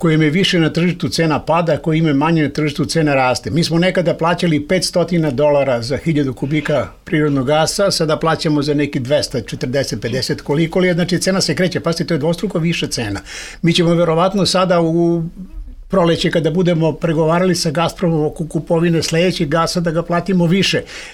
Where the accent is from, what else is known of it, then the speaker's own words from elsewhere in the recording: Požarevac, Braničevo District, Serbia; Ima gasa i kod nas u Požarevcu